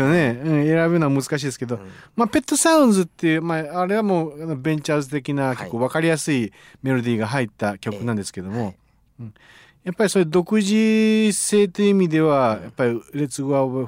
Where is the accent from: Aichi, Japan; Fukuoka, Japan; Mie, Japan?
Aichi, Japan; Nagoya; 私ね、名古屋出身なんで。